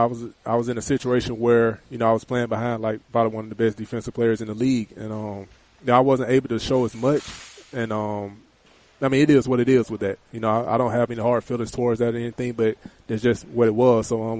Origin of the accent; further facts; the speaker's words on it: Atlanta, Georgia, United States; I'm from Atlanta, man. I was a big Michael Vick fan growing up.